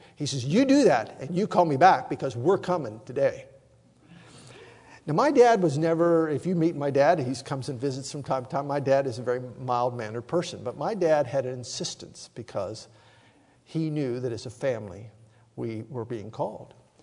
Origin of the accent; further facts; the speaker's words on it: Ohio River Valley, United States; 39 years ago, growing up in the Ohio River Valley, just south of Pittsburgh, West Virginia, our family began to read and study the Bible in a different way.